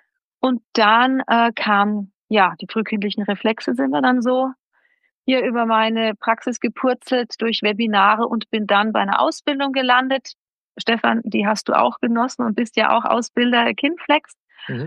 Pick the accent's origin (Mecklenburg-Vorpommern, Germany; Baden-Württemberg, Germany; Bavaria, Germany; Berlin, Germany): Bavaria, Germany; Neumarkt in der Oberpfalz; Ja, also ich komme aus Neumarkt in der Oberpfalz, also in Bayern.